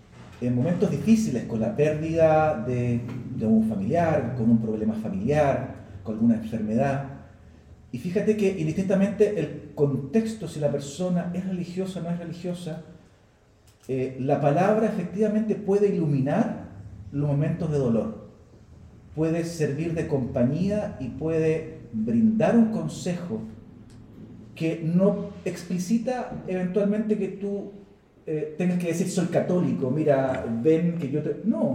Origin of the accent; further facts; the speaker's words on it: Chile; como cualquier chileno de a pie